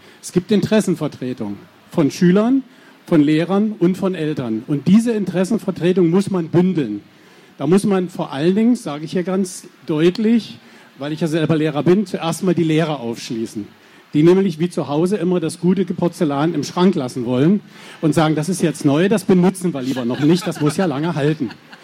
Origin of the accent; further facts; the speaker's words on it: Hoyerswerda, Saxony, Germany; ich komme aus Hoyerswerda, begrüße also den jungen Kollegen in der Lausitz.